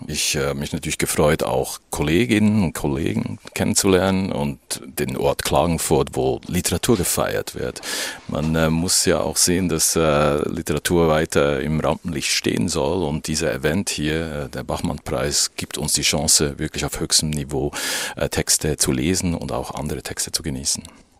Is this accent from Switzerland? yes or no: yes; Swiss Alps, Switzerland; now in Bern, Switzerland; ein Kind der Schweizer Alpen, lebe in Bern.